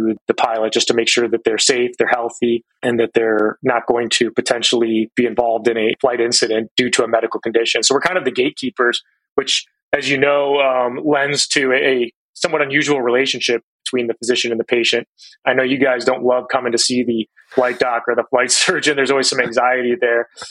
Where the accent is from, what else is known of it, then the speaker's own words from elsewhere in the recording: Cleveland, Ohio, United States; So I grew up in Cleveland, Ohio. I did all my school in Ohio as well.